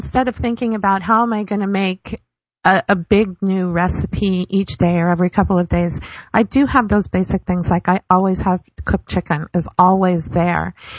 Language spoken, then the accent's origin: English; San Francisco, California, United States; But yet I grew up in San Francisco on Chinese food.